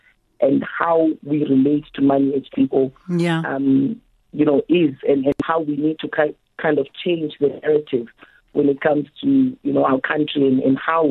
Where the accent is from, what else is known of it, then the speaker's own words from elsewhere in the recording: Alice, Eastern Cape, South Africa; So I hail from a small town called Alice in the Eastern Cape. It's a university town that's got the University of Fort Clare.